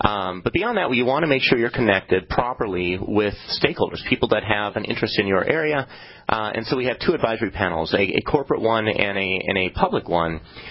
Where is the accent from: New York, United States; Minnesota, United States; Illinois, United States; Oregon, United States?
Minnesota, United States; Detroit Lakes; So I'm actually from the area, a big sports buff as well. I'm from Detroit Lakes, Minnesota.